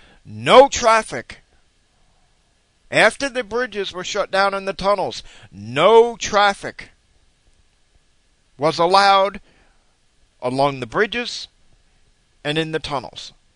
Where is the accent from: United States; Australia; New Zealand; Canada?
United States; Brooklyn, New York; Like me, I grew up in Brooklyn. You know, in my teen years, I was living in Park Slope.